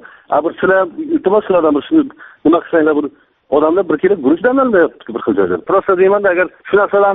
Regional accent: Qashqadaryo Region, Uzbekistan; Qashqadaryodanman. Bir masalada telefon qilyapman-da.

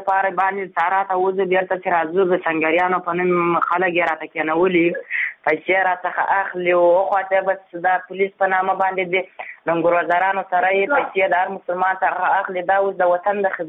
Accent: Ghazni, Afghanistan; زه د غزني ولایت، … د غزني ولایت یم.

